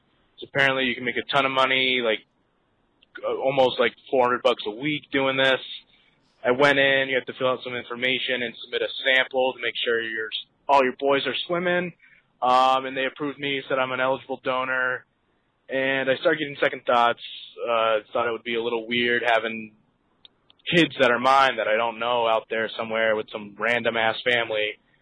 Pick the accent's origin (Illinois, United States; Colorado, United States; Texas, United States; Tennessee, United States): Tennessee, United States; Nashville; I'm from Nashville. First time, long time. I'm a struggling college student